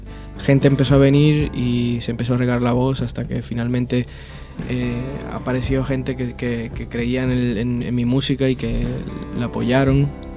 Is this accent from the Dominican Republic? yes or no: yes; Dominican Republic; also born or lived in United States; Bueno, yo soy dominicano, me nací allí, me crié allí en la infancia y todo eso la pasé allí, pero luego viví en Estados Unidos también un tiempo.